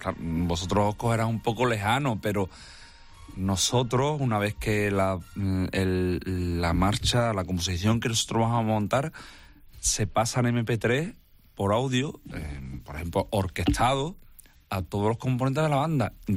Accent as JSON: {"language": "Spanish", "town": "Huelva", "region": "Andalusia", "country": "Spain", "said": "pero como buen onubense, creo yo, que cada uno tiene su orgullo a su casa."}